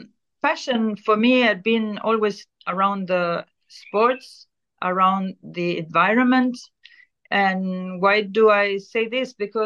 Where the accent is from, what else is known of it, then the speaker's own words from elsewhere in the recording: Argentina; English is a second language; all our families came to Argentina many years ago. I come from Germany, Ireland, Italy, Spain, and those, we are 90% and 99% European